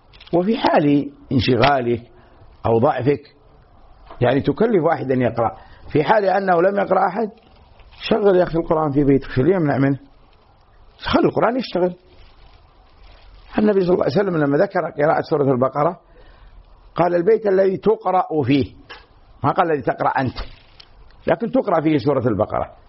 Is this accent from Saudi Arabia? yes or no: yes; Saudi Arabia; now in Kuwait; الجرائد عندنا بالسعودية